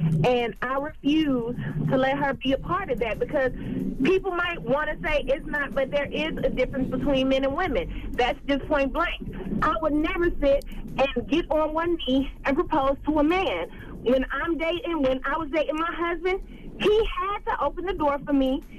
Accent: Atlanta, Georgia, United States; I'm from Atlanta.

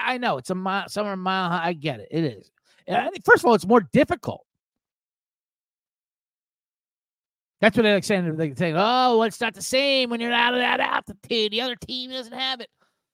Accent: New Jersey, United States; I say that because I'm from New Jersey. South Jersey originally.

